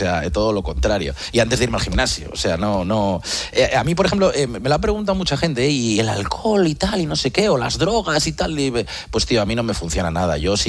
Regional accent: Vigo, Galicia, Spain; Al final yo nací en Vigo, mis padres de Vigo, mis hermanos de Vigo, mis sobrinos de Vigo. El único que se ha ido fuera soy yo.

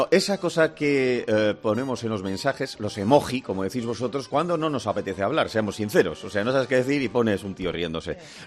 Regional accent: Bilbao, Basque Country, Spain; yo soy de Bilbao

